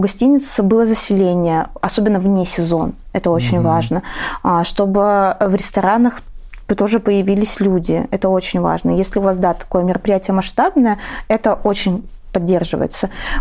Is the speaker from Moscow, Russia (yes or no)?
no; Saint Petersburg, Russia; я сама из Санкт-Петербурга